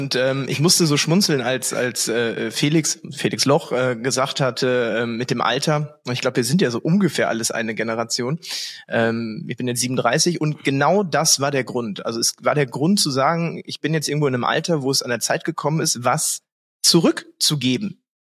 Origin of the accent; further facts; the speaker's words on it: North Rhine-Westphalia, Germany; hier bei uns im kleinen Münsterland, wo ich herkomme und jetzt wieder wohne